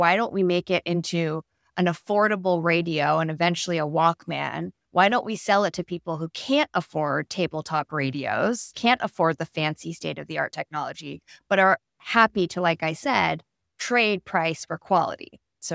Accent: California, United States; if I grew up out in the Bay Area near Silicon Valley

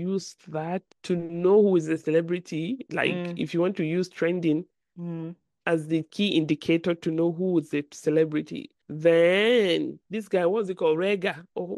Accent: Nigeria; As my Nigerian people say, you persist.

